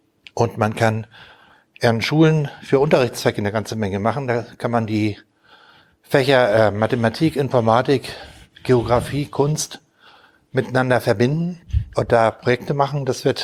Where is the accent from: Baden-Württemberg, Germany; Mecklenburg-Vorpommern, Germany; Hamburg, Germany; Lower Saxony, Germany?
Hamburg, Germany; ich komme aus Hamburg